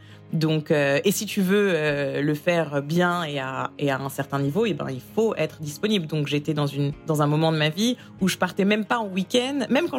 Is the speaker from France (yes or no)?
yes; France; moved away as an adult; now in New York, United States; suis à New York, mariée et avec un petit garçon de 3 ans et demi et maman à plein temps alors que j'ai quitté la France en étant grand reporter pour les JT de TF1.